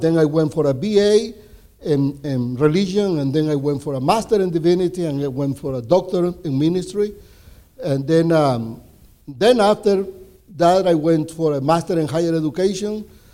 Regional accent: Nicaragua; moved away as an adult; now in United States; I'm from Nicaragua. I went to Cuba and get a technical degree. Then in Nicaragua, I got an agriculture engineer degree. And then after that was when I moved here

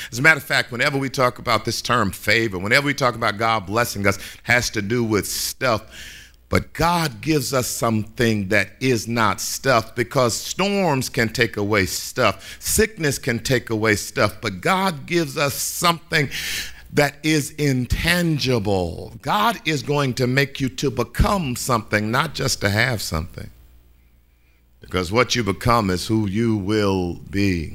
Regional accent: Hearne, Texas, United States; I grew up in Hearne, Texas, and it's a small little city, almost a hamlet in central Texas.

